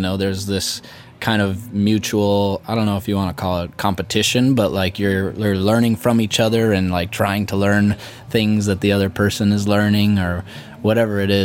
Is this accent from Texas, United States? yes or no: no; Denver, Colorado, United States; We've known each other since we were three, and we grew up in Denver, Colorado together.